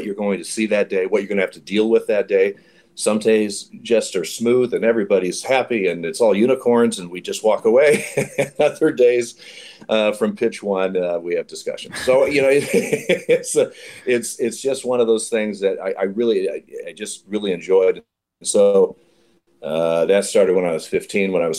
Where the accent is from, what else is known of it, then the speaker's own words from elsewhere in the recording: Eugene, Oregon, United States; Well, the start, I grew up in Eugene, Oregon